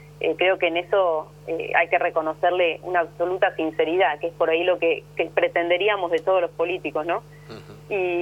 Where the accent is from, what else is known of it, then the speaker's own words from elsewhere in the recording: Argentina; como argentinos